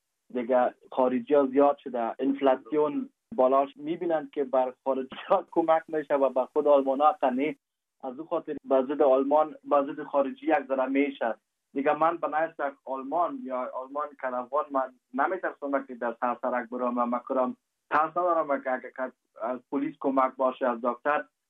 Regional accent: Afghanistan; now in Germany

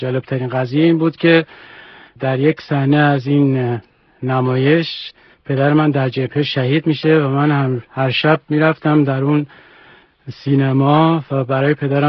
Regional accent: Tehran, Tehran Province, Iran; also born or lived in Shiraz; خود من بزرگ شده تهران هستم. دقیقا در خیابان امیرکبیر کوچه سراج الملک بزرگ شدم و دوران کودکیمو در اونجا گذروندم.

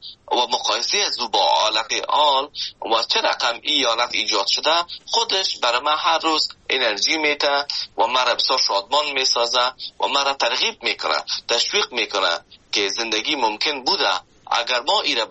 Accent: Afghanistan; now in Canada; من از افغانستان به کانادا آمدم

